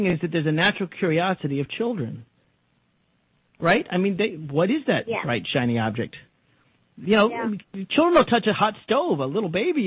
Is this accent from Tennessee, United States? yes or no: yes; Tennessee, United States; Well, I grew up in Tennessee, as I think you know.